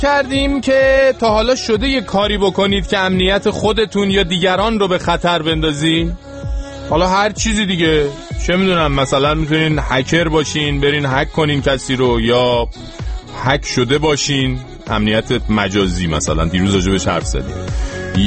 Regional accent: Yazd, Iran; born there; روستای زادگاه من 200 کیلومتر با طبس فاصله داره ولی ما جزی از یزد هستیم

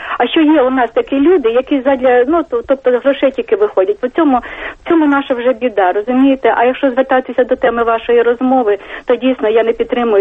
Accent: Kyiv, Ukraine; це є я киянка.

